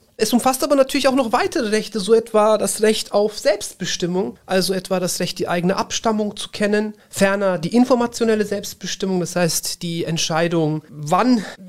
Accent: Nuremberg, Bavaria, Germany; born there; Ich bin in Nürnberg geboren

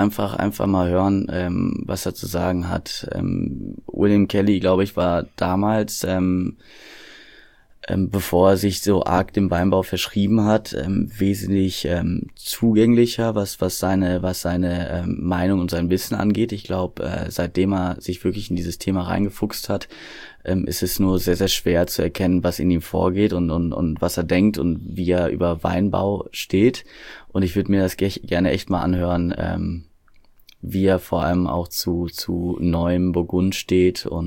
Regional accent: North Rhine-Westphalia, Germany; ich komme aus dem Westmünsterland.

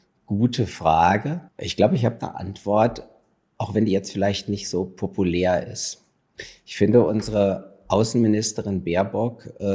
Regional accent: Wiesbaden, Hesse, Germany; übernachte dann in Wiesbaden und genieße dann einfach nochmal meine Heimatstadt

